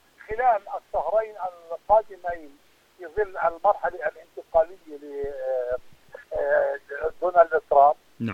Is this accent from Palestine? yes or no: yes; Palestine; وبالتالي نحن كفلسطينيين ندرك أن يعني علينا بتضافرنا بجهودنا بعملنا المشترك